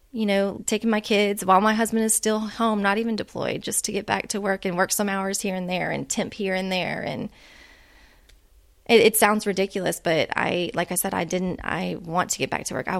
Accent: Louisiana, United States; even if I wanted to go back to my home state of Louisiana

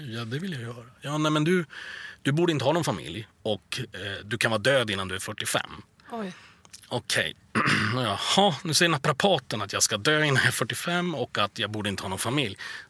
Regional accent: Sweden; säger det var som waste att jag var svensk

